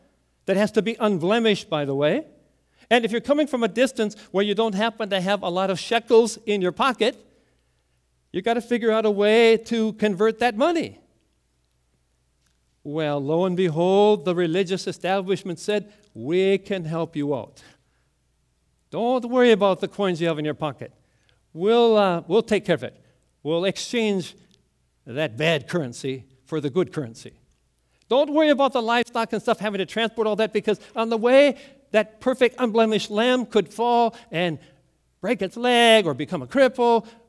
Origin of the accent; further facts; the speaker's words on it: Wisconsin, United States; I grew up in Wisconsin, you know that. Dairyland State.